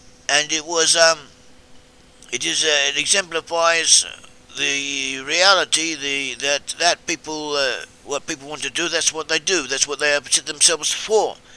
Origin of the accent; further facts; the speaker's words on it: Australia; I grew up in Australia and I lived amongst non-Jewish people